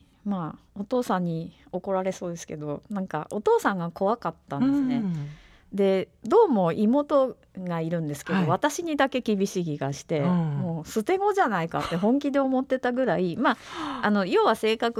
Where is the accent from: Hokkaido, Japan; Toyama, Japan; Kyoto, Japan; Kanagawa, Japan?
Toyama, Japan; まあ、私は出身が富山県なんですけど、うん、富山県じゃないとこに行きたかったです。